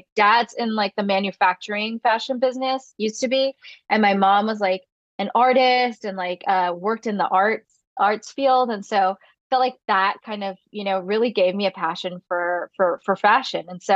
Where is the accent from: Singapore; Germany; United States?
Singapore; So I grew up in Singapore and then I decided to go to Northwestern for college, going from like, you know, Miami type weather, super hot every day to like freezing cold for half the year.